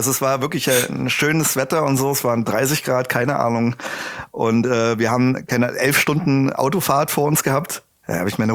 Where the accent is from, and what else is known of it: Switzerland